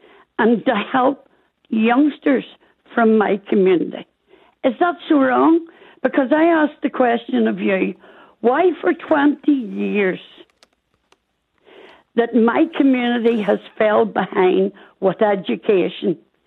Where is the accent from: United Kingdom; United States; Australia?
United Kingdom; Belfast, Northern Ireland; I was born reared in the Shankill, and I see youngsters now achieving nothing